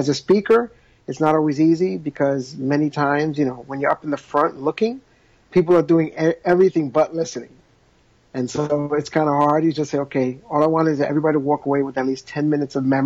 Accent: New York City, New York, United States; now in Miami, United States; I'm a native New Yorker, so I'm from New York. I've been born and bred, transplanted here to Miami, Florida about 9 years ago.

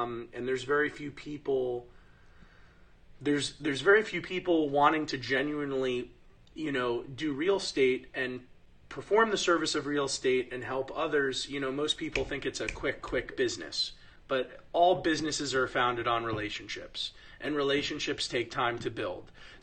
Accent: Weston, Florida, United States; And we've seen that in waves growing up in Weston.

